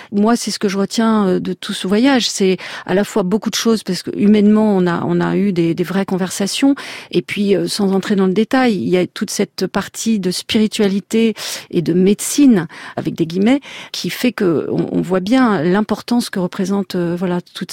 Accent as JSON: {"language": "French", "town": "Paris", "region": "Île-de-France", "country": "France", "tie": "born there", "said": "moi-même, je suis née à Paris de génération en génération depuis des lustres."}